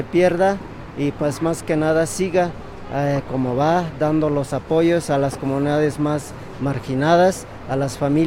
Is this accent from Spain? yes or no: no; Tlachichilco, Veracruz, Mexico; Pues nosotros venimos del municipio de Tlachichilco, de la comunidad del Coyol